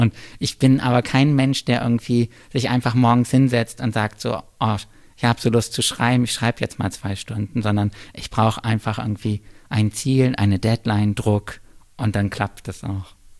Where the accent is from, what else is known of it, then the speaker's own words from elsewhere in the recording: Bremen, Germany; so weit entfernt wie möglich von meiner Heimatstadt irgendwo hinzugehen. Und dann habe ich angefangen, Kulturwissenschaft in Bayreuth zu studieren, weil Bayreuth, Bremen, das ist so schon recht weit entfernt.